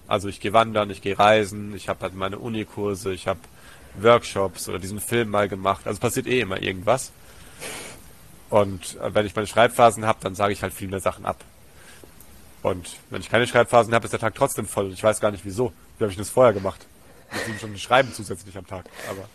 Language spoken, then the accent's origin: German; Germany; also born or lived in Tanzania; ich bin in Tansania groß geworden, bis ich 8 war und dann den Rest der Schulzeit in Deutschland. Aber ich war dann auch mal in Griechenland ein halbes Jahr oder in den USA.